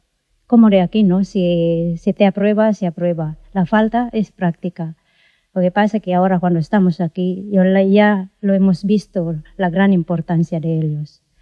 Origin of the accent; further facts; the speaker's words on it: Luzon, Philippines; now in Spain; Yo soy de Luzón, cerca de Manila